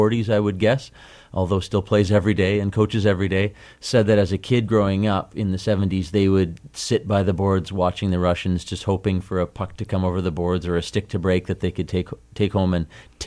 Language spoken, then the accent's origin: English; Manitoba, Canada; And yeah. I'm from Manitoba. I should be able to handle that kind of thing